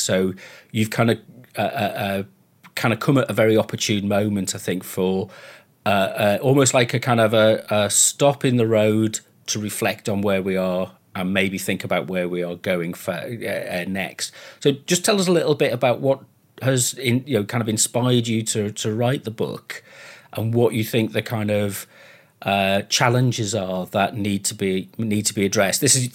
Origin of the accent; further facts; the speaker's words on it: Liverpool, North West England, United Kingdom; also born or lived in Manchester; Right, because I'm originally from Liverpool, and I lived in Manchester for a period.